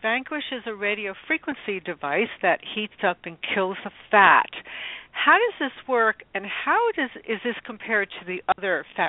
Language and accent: English; East Coast, United States; My stepdaughter lives in Boston and all that snow, and I'm from the East Coast originally. I do not miss it.